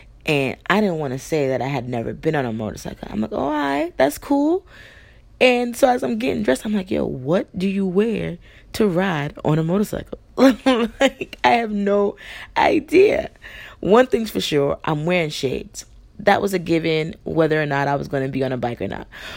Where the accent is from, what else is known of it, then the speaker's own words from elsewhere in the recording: Queens, New York, United States; I am an original New Yorker. I was born in Queensbridge, South.